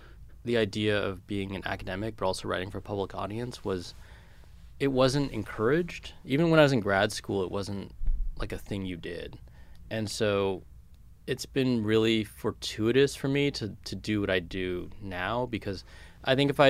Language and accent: English; California, United States; when I was a kid and growing up in California, everything like New York publishing, magazines, all these things, they just seemed like a million miles away.